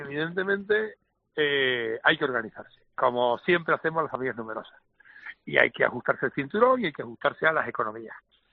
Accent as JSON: {"language": "Spanish", "region": "Canary Islands", "country": "Spain", "said": "nosotros como canarios tenemos un 75"}